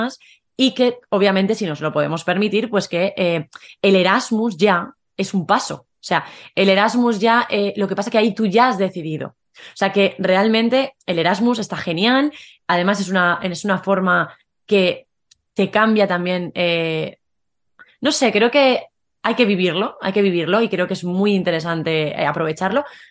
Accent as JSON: {"language": "Spanish", "country": "Spain", "said": "siendo también española"}